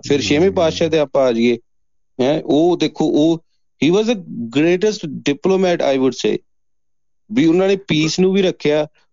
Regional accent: Phagwara, Punjab, India; ਆਪਣੇ ਮੇਰੇ ਸ਼ਹਿਰ ਫਗਵਾੜੇ ਚ ਦੂਜੇ ਸ਼ਹਿਰ ਤੋਂ ਕੋਈ ਆਏ

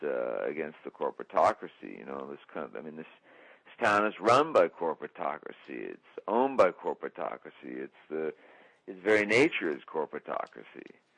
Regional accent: New York City, New York, United States; as I, you know, as a New Yorker

